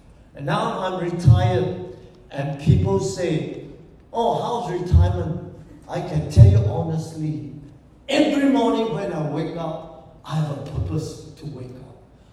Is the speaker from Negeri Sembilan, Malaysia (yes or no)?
no; Sibu, Sarawak, Malaysia; I was from Sarawak. I was raised in a very small town called Cebu.